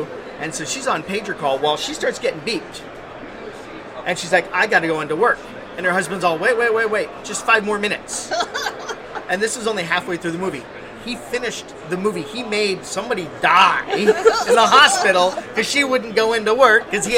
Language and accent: English; Santa Clara, California, United States; I'm from the Bay Area. I live right there in the shadow of the new Levi's Stadium. Behind Great America.